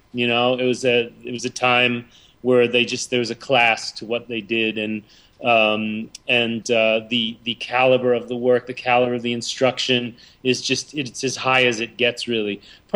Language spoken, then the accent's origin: English; New York, United States; born there; Well, I was born in Manhattan. You don't give that up.